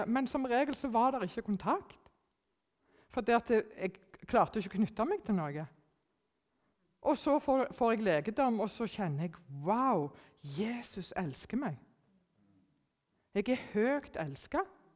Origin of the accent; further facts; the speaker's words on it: Germany; håper ingen vet at jeg er tysk